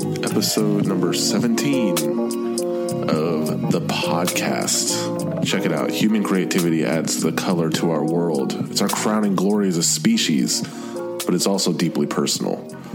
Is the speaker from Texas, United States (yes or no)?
yes; Killeen, Texas, United States; Yeah, we grew up in the Killeen Temple area in Texas.